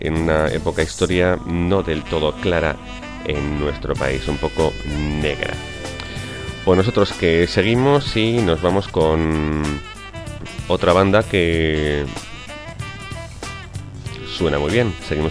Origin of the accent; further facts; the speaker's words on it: Huesca, Aragon, Spain; now in Canary Islands, Spain; pasa por mi tierra, por Huesca, y aunque yo vivo en Canarias, pero yo soy realmente de Huesca.